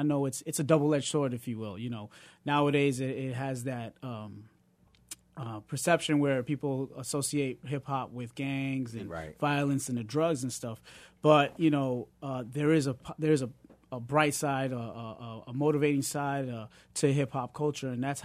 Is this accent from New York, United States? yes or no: yes; New York City, New York, United States; Beat Street came out, and that really kind of blew up hip-hop culture, if you will, into mainstream America.